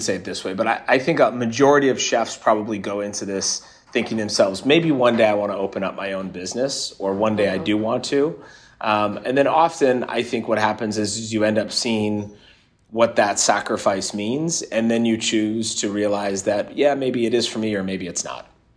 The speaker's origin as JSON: {"language": "English", "town": "Los Angeles", "region": "California", "country": "United States", "tie": "born there", "said": "I was born in Los Angeles and I have a lot of Southern California connections."}